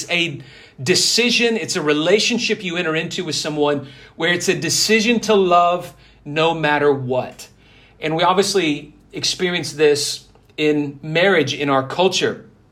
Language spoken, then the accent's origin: English; Memphis, Tennessee, United States; God connected me to a church in my hometown of Memphis, Tennessee.